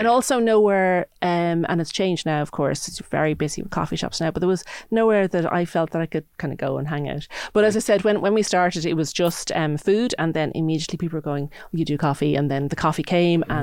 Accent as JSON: {"language": "English", "town": "Enniskerry", "region": "Leinster", "country": "Ireland", "tie": "born or raised there", "said": "I grew up in Enniskerry, and it is a tourist village, really, with Powerscourt there."}